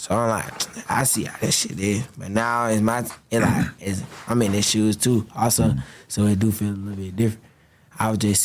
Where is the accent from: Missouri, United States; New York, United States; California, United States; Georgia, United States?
Georgia, United States; Atlanta; So I grew up on a little bit. I grew up on Memorial for about a good 8 years of my life. And then I moved to another side of town.